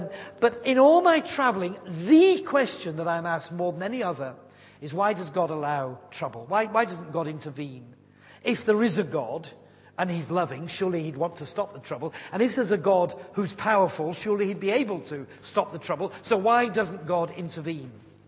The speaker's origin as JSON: {"language": "English", "region": "Yorkshire and the Humber", "country": "United Kingdom", "said": "I am a Yorkshireman"}